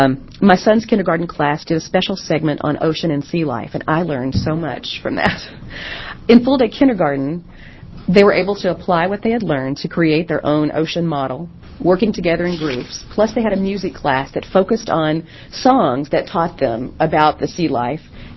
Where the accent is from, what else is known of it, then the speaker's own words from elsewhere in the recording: Kentucky, United States; now in Westland, United States; I live in Westland. I am actually originally from Kentucky